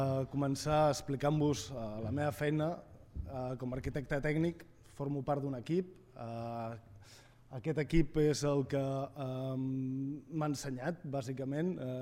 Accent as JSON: {"language": "Catalan", "town": "Terrassa", "region": "Catalonia", "country": "Spain", "said": "els que som de Terrassa, doncs el tèxtil el coneixem"}